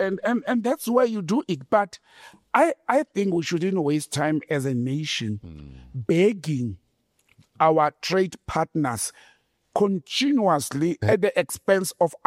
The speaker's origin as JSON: {"language": "English", "country": "South Africa", "said": "I appreciate being a South African."}